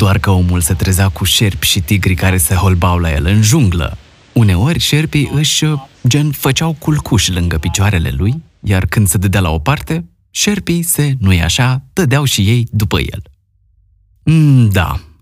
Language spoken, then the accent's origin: Romanian; Romania; În fond, eu și Cristiana eram din România, iar celălalt cuplu de lângă noi era din Germania.